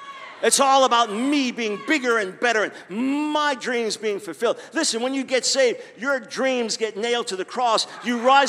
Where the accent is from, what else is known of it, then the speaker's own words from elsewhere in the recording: United States; I say that as an American.